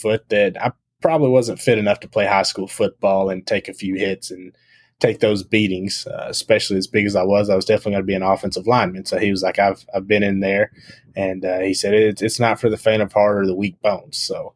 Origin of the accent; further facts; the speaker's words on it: Tennessee, United States; now in Orlando, United States; I was born and raised in Tennessee and lived there for pretty much my whole life.